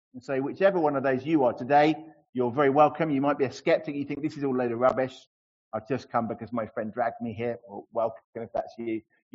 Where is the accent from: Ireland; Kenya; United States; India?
Kenya; I'm from Kenya